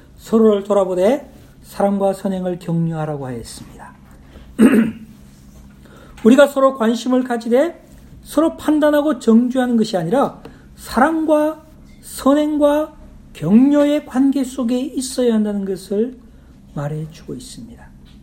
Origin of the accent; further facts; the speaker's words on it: Gyeongsang, South Korea; 제가 경상도 사람이라서 무뚝뚝하긴 하지만